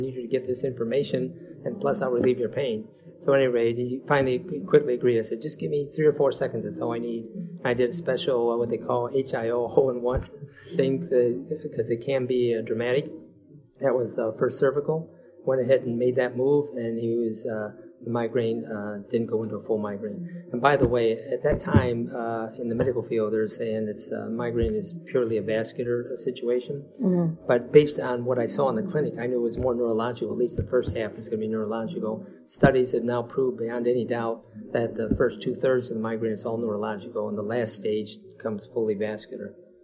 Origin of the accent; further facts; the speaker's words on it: Midwest, United States; accent: Midwest; And I said, does my Midwest accent show?